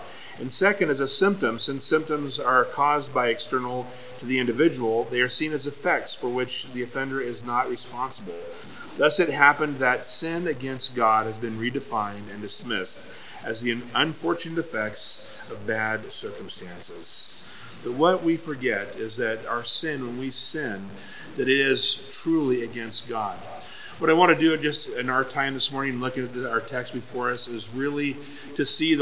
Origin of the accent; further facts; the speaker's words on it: Oregon, United States; Remember an experience growing up on the Oregon coast and being told that we were not to walk into the highway. We lived on Highway 101